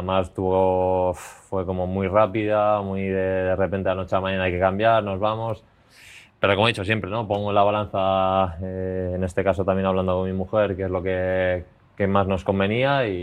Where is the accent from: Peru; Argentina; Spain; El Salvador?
Spain; Pamplona, Navarre; siendo como soy de Pamplona, siendo de Osasuna desde pequeño